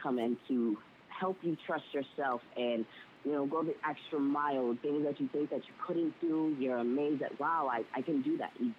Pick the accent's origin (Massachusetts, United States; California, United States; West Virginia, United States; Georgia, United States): Massachusetts, United States; Boston; Well, I grew up in Boston. I'm actually from Roxbury, Mass.